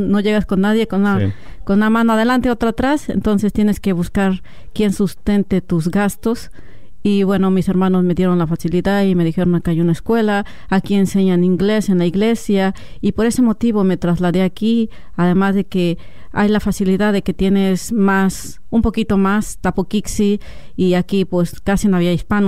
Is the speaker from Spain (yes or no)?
no; Puebla, Mexico; moved away; soy del estado de Puebla, soy mexicana. Hace años que estoy aquí radicando, aproximadamente 12 o 13 años que vine de aquí. Soy egresada de la Escuela de Biología de la ciudad de Puebla, se llama BUAP.